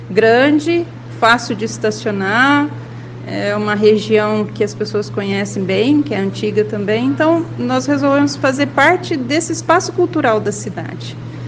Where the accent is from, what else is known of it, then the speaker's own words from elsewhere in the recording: Londrina, Paraná, Brazil; Nós somos de Londrina, nascemos aqui, meu avô foi pioneiro